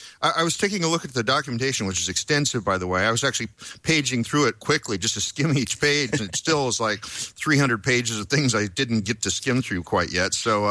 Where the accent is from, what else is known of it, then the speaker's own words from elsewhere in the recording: Portland, Oregon, United States; Well, I'm from Portland, Oregon, obviously, and if you don't already know